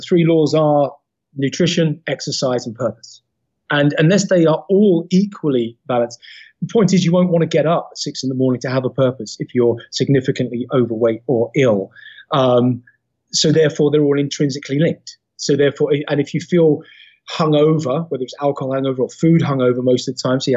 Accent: Peckham, London, United Kingdom; I was also smoking other stuff because I was from Peckham, Southeast London.

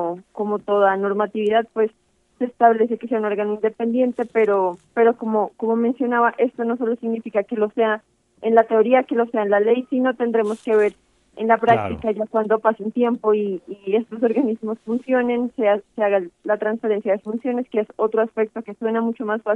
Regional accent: Colombia; Yo, como lo podrán escuchar, soy de Colombia

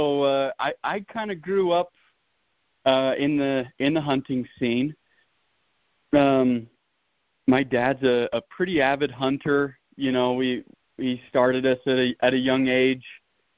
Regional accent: Lehi, Utah, United States; So I grew up in Lehigh, but I am a transplant down here in southern Utah.

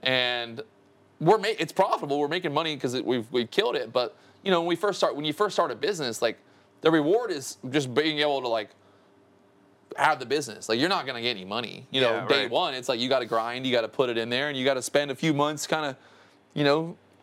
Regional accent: Orlando, Florida, United States; I grew up in Orlando and I worked at a country club as a kid.

